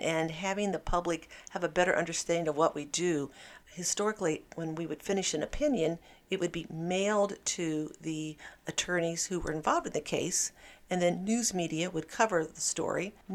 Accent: Hannibal, Missouri, United States; But I enjoyed my practice of law in Hannibal. It was my hometown.

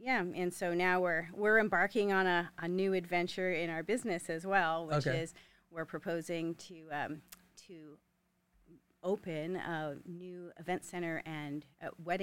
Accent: Ontario, Canada; now in Fort McMurray, Canada; a pretty much born and raised Fort McMurrayite who loves the city very much. And I am imported from Ontario 10 years ago last month.

